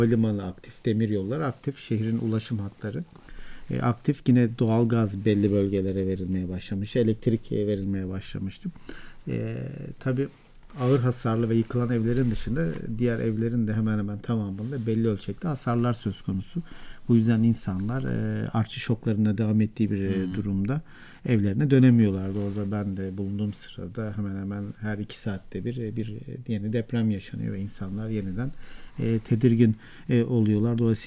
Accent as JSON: {"language": "Turkish", "region": "Malatya", "country": "Turkey", "said": "Ben de Malatyalıyım. Evet. Bu anlamda hem bölgeye yardım götürebilmek hem de aile fertlerimle buluşabilmek adına birkaç gündür Malatya'daydım."}